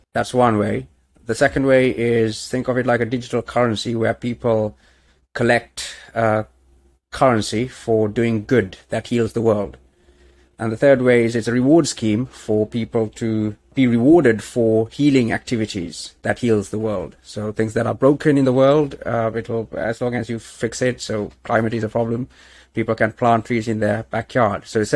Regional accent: Sri Lanka; moved away as an adult; now in United Kingdom; I've been in the UK since 2004. I'm originally from Sri Lanka, but I came here for university and for studies

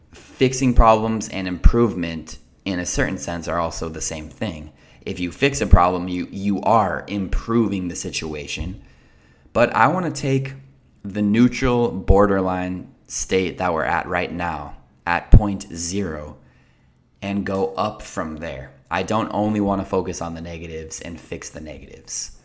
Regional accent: United States; I am American, so I'm referring to the United States.

